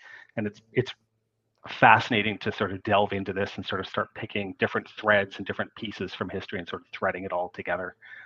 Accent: Canada; I'm a Canadian.

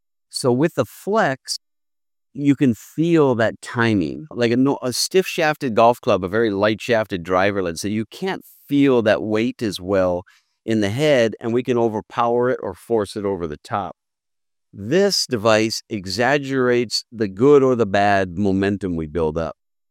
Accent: North Dakota, United States; And boy, growing up in North Dakota, I wish I would have had this when I was 15, 16

